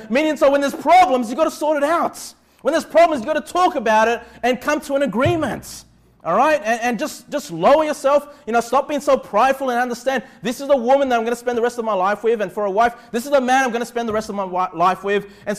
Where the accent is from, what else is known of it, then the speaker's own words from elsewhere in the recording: Australia; born there; I was born in Australia, so, you know, I've not experienced this